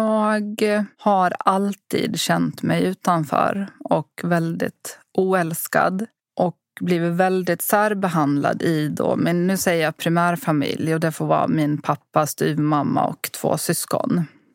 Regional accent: Ludvika, Dalarna County, Sweden; born there; Jag föddes i Ludvika i Dalarna

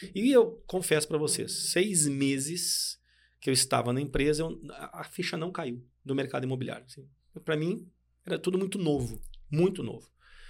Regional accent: Rio Grande do Sul, Brazil; now in Belo Horizonte, Brazil; Sou gaúcho, mas já moro em Belo Horizonte desde 97, então fazem muitos anos. Então acaba que eu sou meio mineiro, né? Meio gaúcho.

